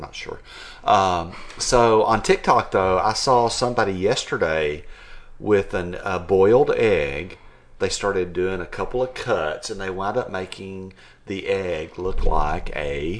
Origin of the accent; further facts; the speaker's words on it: Texas, United States; Yes, I'm from West Texas.